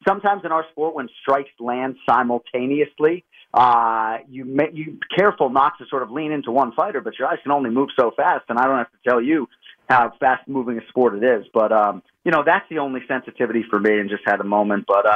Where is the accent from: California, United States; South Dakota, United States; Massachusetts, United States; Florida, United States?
Massachusetts, United States; Boston; Like I say, man, I grew up in Boston. I'm not a martial artist.